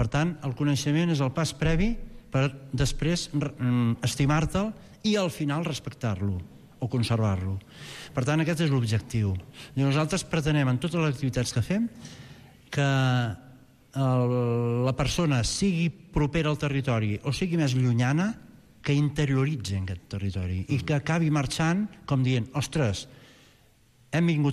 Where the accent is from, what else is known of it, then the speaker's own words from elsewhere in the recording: Catalonia, Spain; Tenim un paisatge mediterrani fabulós. Què he de dir si soc de la Conca, no?